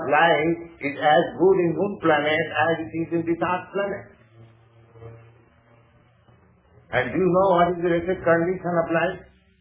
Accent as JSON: {"language": "English", "town": "Vrindavan", "region": "Uttar Pradesh", "country": "India", "said": "just like I'm in Arizona from Vrindavan. Vrindavan, that is 90 miles off from New Delhi."}